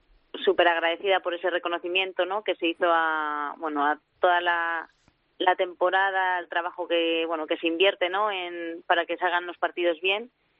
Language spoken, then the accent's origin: Spanish; Palencia, Castile and León, Spain; yo soy de Palencia